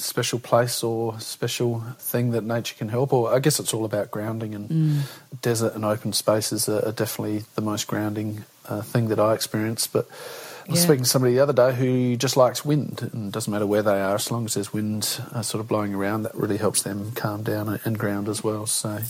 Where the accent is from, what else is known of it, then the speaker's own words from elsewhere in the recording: Adelaide, South Australia, Australia; I grew up in South Australia and family ran a bootmaking business and then in retail for over 100 years here in South Australia.